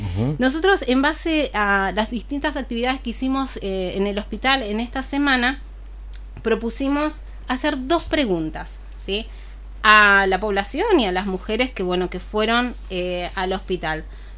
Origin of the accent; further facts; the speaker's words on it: Buenos Aires, Argentina; now in Chos Malal, Argentina; yo estoy acá, sí, hace ya 10 años y también provengo de provincia de Buenos Aires, me formé allá y bueno, hace 10 años vine a conocer Chosmalal.